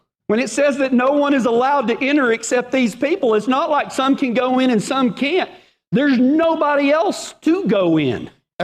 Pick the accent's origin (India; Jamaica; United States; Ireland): United States; Texas; accent: Texas; My Texas accent might not read well from Revelation, but let's try it.